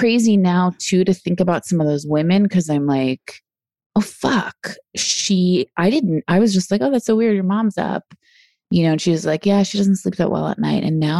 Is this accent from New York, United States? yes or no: yes; New York, United States; I grew up on Long Island, so we had real bagels.